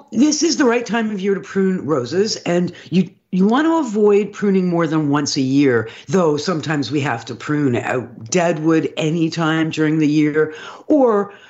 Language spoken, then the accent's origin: English; Canada; So what we've learned as Canadian gardeners is to not so quickly clean up.